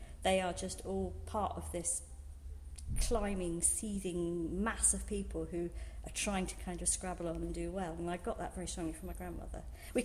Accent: London, United Kingdom; born there; And so I was born in Bart's Hospital, pretty much, you know, 100 yards away from Bow in Cheapside. So I am a true born, you know, right back to year dot whenever this started, a true born Cockney.

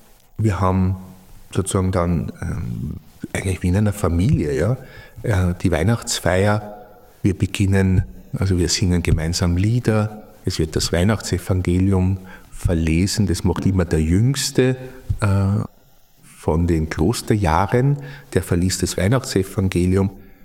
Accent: Vienna, Austria; Ich bin in Wien aufgewachsen, im 20. Bezirk. Meine Familie war natürlich immer religiös, auch geprägt.

